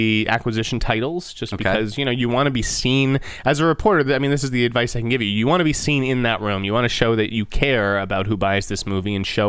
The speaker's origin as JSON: {"language": "English", "town": "Needham", "region": "Massachusetts", "country": "United States", "said": "He's from Sudbury, and I was from Needham."}